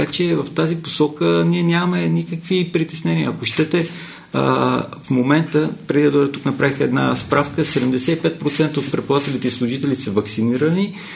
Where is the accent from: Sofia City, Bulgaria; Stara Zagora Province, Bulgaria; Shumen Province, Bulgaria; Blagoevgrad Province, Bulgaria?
Blagoevgrad Province, Bulgaria; Sandanski; Моя път е като на всяко едно момче от провинцията. Аз съм от Сандански.